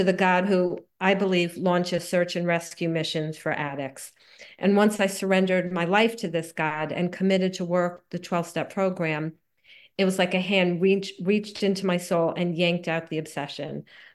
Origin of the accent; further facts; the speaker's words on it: Miami, Florida, United States; I grew up in Miami. I went to my first meeting. I was 15 years old.